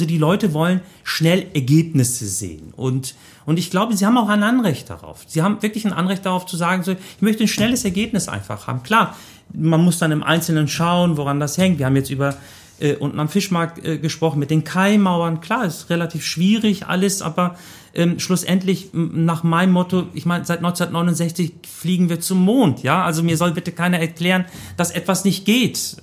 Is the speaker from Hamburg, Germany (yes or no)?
yes; Hamburg, Germany; als ich in den 70ern, 80ern groß geworden bin in Ottensen